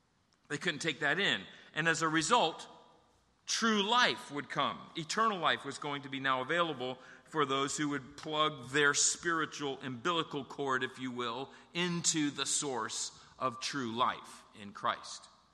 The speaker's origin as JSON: {"language": "English", "town": "Hollywood", "country": "United States", "tie": "born or raised there", "said": "my family and I were all gathered in the living room of the house that I grew up in Hollywood."}